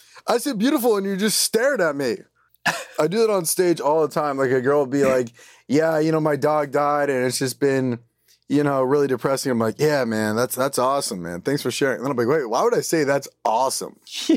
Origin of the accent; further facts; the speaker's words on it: California, United States; So I would drive to my hometown, Ventura County, Ventura Harbor Comedy Club to get up.